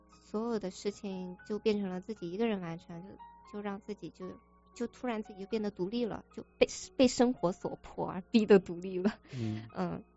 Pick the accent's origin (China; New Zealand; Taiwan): China; South China; now in United States; 因为他知道呢我是从中国来的嘛，然后是个南方人